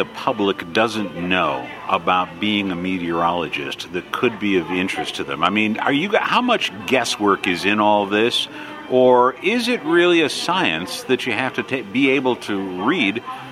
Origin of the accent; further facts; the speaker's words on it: Detroit, Michigan, United States; now in Iowa, United States; You know, I come from Detroit originally